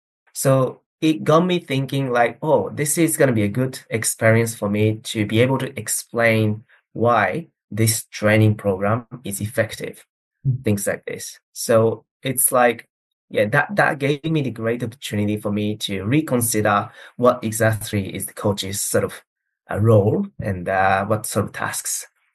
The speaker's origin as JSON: {"language": "English", "region": "Tokyo", "country": "Japan", "tie": "born or raised there", "second_language": "English", "said": "I was born in Tokyo, grew up in Tokyo."}